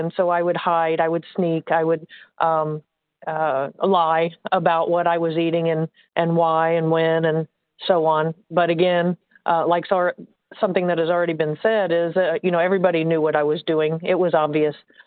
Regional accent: Indiana, United States; I'm from Indiana

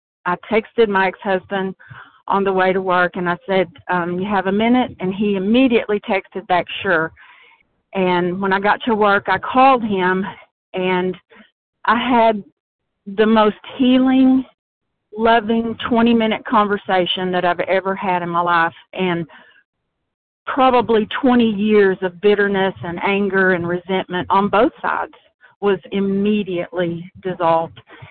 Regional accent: Arkansas, United States; I'm from Arkansas.

